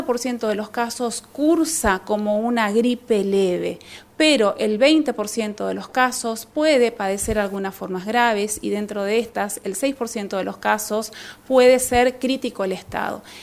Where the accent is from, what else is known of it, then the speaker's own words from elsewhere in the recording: Chaco, Argentina; Esta es una problemática que nos afecta como argentinos, como chaqueños